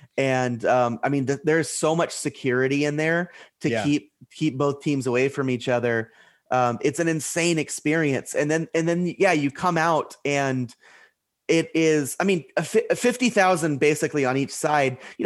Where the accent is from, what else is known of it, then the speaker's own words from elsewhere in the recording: Oklahoma, United States; obviously growing up around the University of Oklahoma and going to this game, you know, as a fan, as a student